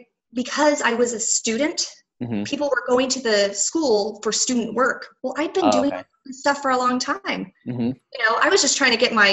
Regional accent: Tucson, Arizona, United States; we were born and raised in Tucson.

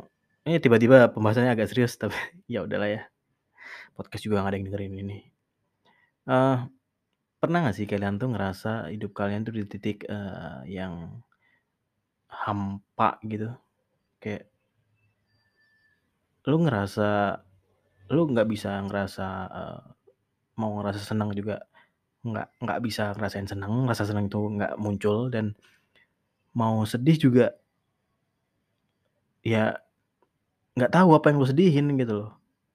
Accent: East Java, Indonesia; gue ngomong lu gue juga bukan berarti gue awalnya di Jakarta. Gue asli orang Jawa Timur.

